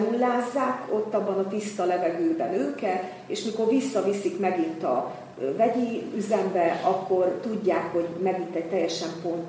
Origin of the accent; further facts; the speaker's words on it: Michigan, United States; mikor gyerek voltam, én a Michigan tónál nőttem fel.